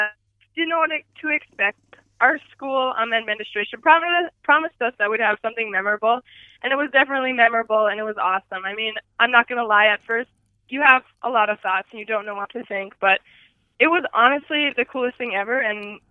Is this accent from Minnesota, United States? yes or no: yes; Minnesota, United States; So we're just like a little bit ways from Manoman. So we live outside of the zoo, actually, on a little hobby farm. And that's where I've grown up.